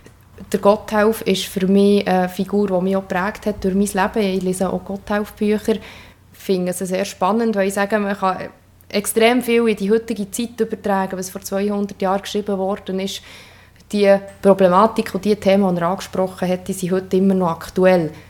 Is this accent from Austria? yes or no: no; Bern, Switzerland; Ja, das Emmental ist meine Heimat. Das Emmental ist eine wunderschöne Region.